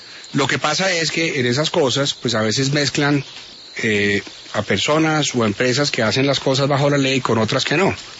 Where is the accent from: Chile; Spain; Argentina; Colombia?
Colombia